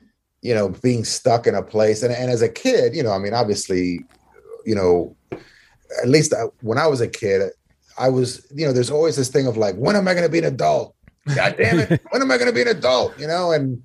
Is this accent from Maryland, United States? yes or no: yes; Maryland, United States; like I grew up here in Maryland.